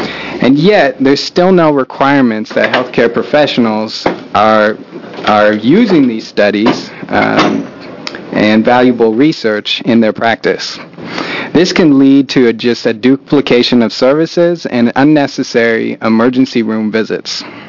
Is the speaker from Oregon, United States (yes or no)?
yes; Portland, Oregon, United States; I'm from Portland, and I represent the Urban League of Portland.